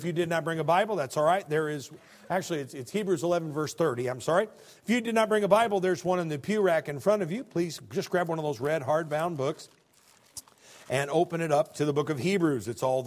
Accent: Illinois, United States; I'm from Illinois, was where I was born and raised.

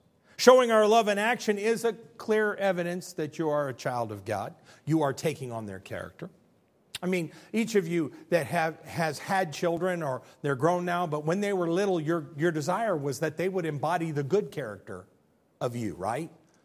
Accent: Chicago, Illinois, United States; Or I'm from Chicago, so if I visit back to Illinois, it's dems and does and don't you know

